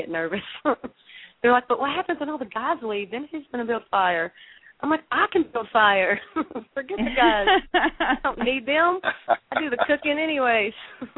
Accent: Arkansas, United States; born there; I was born in Arkansas, and he was kind of a country guy.

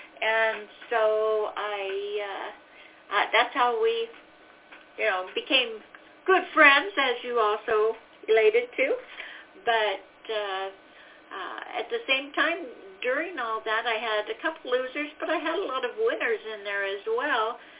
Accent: Pacific Northwest, United States; A little bit about my background as I grew up up in the Pacific Northwest and started my working career up there.

